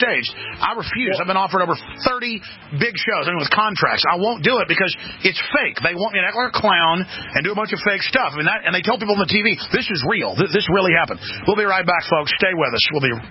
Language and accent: English; Dallas, Texas, United States; Well, look, when I grew up in Dallas with the Von Erichs and all the regional wrestling